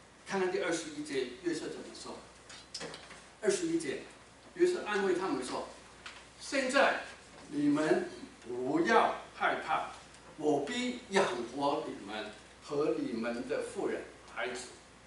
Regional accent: Guangdong, China; 那我们广东人有句话说，仇人见面分外脸红，

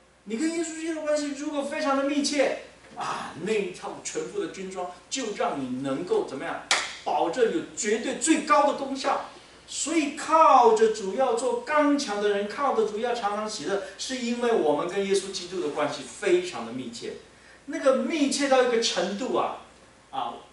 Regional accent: Taiwan; 我们台湾话有一句话叫做那个苍蝇啊盖那个带着那个龙眼壳啊

